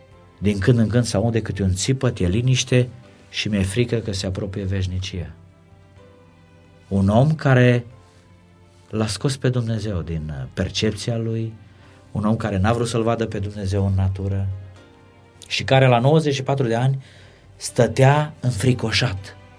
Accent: Constanța, Constanța County, Romania; Suntem la marginea mării, în anticul Tomis, orașul meu natal

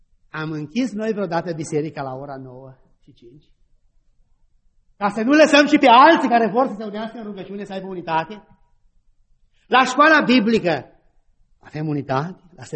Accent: Iași, Iași County, Romania; au fost în stare să uite că noi suntem de la Iași și că voi sunteți de la București.

